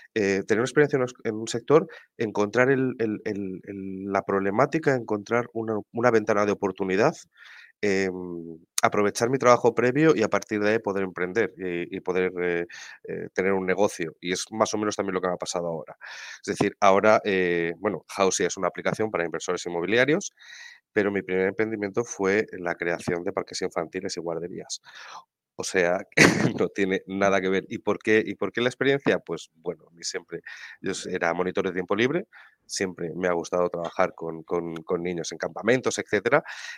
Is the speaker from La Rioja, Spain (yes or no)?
no; Salamanca, Castile and León, Spain; now in Málaga, Spain; ¿de dónde salgo? De Salamanca. O sea, yo llevo aquí en Málaga 10 años, pero yo soy de Salamanca, me lo notarás por el acento.